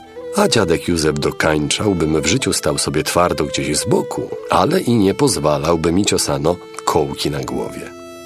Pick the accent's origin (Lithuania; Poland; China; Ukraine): Lithuania; do tego najbardziej zapadłego zakątka Litwy, gdzie się urodziłem i wychowałem